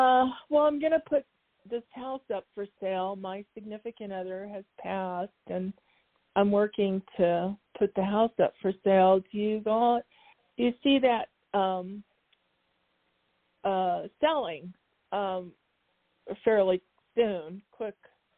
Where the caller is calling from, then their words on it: Arizona, United States; from Arizona, thank you for taking my call.